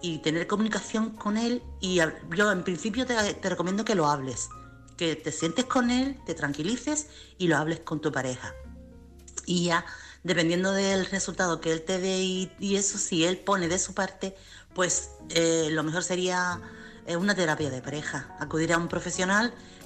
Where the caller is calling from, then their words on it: Chiclana de la Frontera, Andalusia, Spain; corresponsal de Chiclana.